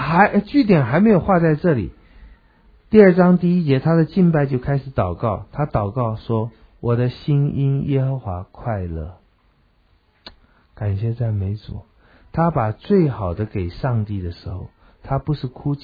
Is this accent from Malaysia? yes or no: no; China; 我们中国人这么会读书，然后现在中国这么这个经济还有知识能力这么强